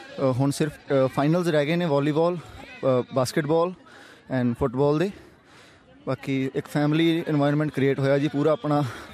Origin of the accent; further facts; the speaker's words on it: Batala, Punjab, India; ਜੀ ਮੈਂ ਗੁਰਦਾਸਪੁਰ ਬਟਾਲੇ ਤੋਂ ਬਿਲੋਂਗ ਕਰਦਾ ਜੀ।